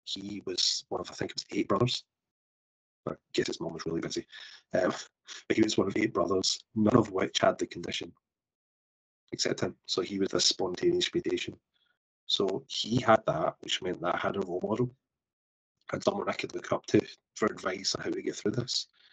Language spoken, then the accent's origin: English; Glasgow, Scotland, United Kingdom; So that's me just being Glaswegian.